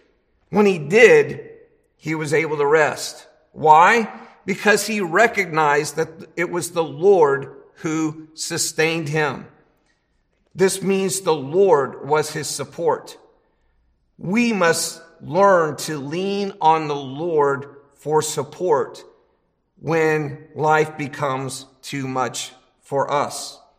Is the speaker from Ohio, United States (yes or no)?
yes; Ohio, United States; I grew up in Ohio, and it's very much, I would call, a football state.